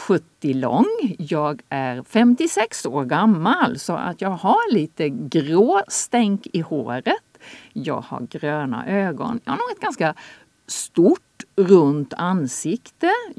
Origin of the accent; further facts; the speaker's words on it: Halland County, Sweden; Och eftersom jag är från Halland så var jag hemma i mitt föräldrahem. Jag är uppvuxen på en bondgård i Halland.